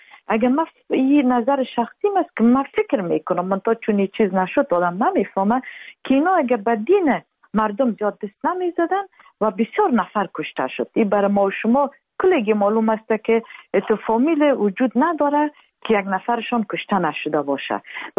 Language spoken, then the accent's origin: Persian; Afghanistan